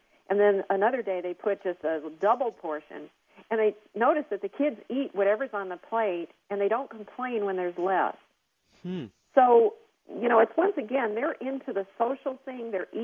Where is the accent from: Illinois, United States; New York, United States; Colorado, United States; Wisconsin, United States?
Wisconsin, United States; I grew up in Wisconsin, and when it was snowing, blizzard-like conditions.